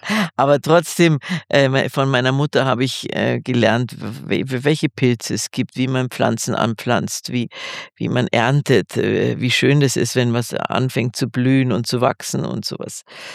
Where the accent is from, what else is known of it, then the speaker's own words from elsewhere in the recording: Riederau, Bavaria, Germany; in Riederau auch, wo ich aufgewachsen bin